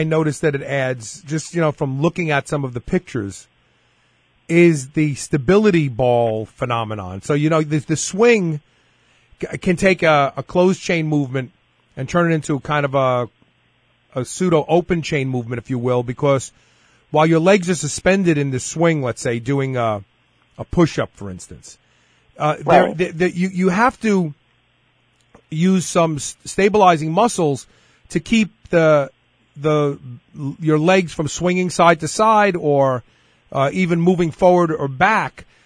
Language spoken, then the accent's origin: English; Brooklyn, New York, United States; because you're from Brooklyn, I'm from Brooklyn.